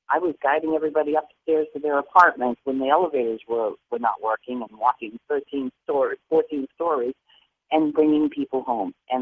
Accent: Boston, Massachusetts, United States; and I am originally from Boston, and I was in Boston in 1965 for the amazing blackout of the Northeast.

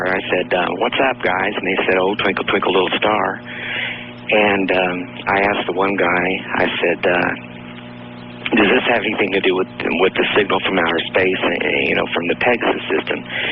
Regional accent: Houston, Texas, United States; now in Indianapolis, United States; I'm from Houston, Texas, though, and I work for a major airline.

